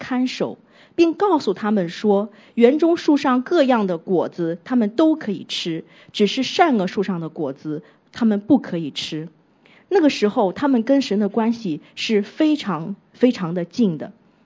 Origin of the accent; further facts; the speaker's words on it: Shandong, China; now in Hong Kong, Hong Kong; 那我本身是山东人啊，我的父母亲在山东，那我一个人在香港